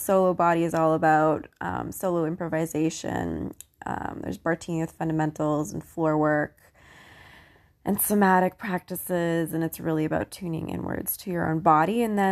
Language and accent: English; Canada; because I'm Canadian.